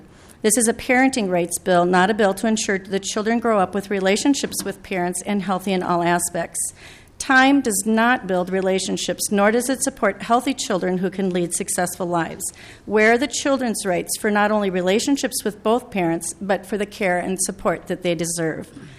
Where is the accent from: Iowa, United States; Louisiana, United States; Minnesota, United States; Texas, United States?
Minnesota, United States; St. Paul; I'm from St. Paul, Minnesota